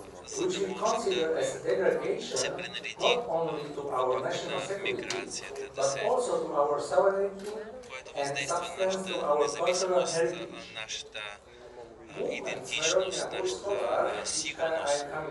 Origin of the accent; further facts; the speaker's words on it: Slovakia; Bulgarian is a second language; Аз съм от Словакия, но не говоря добре български, за съжаление, но мога да разбирам български, когато се говоря.